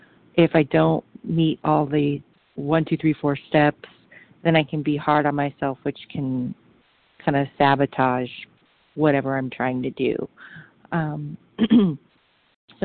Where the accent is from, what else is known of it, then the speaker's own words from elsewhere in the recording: California, United States; I'm from California.